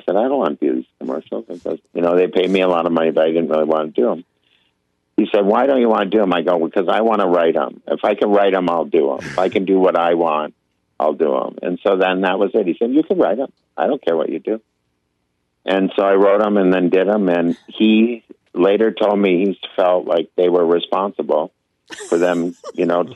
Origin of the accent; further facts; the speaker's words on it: Midwest, United States; Because I'm a Midwesterner, and you know what Midwesterners like to do?